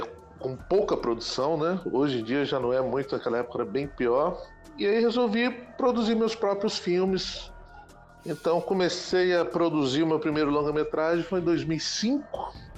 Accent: Guarapari, Espírito Santo, Brazil; eu sou um capixaba, nasci aqui no Espírito Santo, na cidade de Guarapari, na beirada da praia.

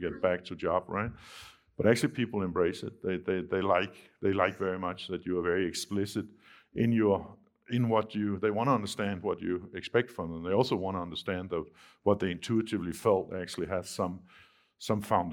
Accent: Denmark; English is a second language; in my home country, Denmark

